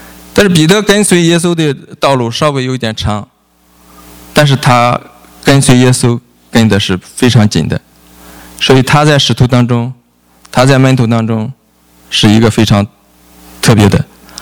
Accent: Shandong, China; 像我是山东人，一说山东人如何的好，我心里听特高兴

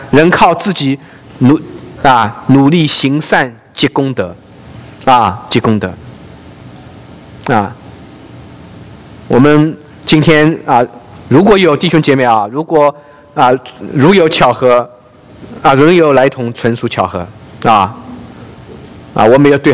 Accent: Jinhua, Zhejiang, China; 金华是我的老家了啊，浙江啊

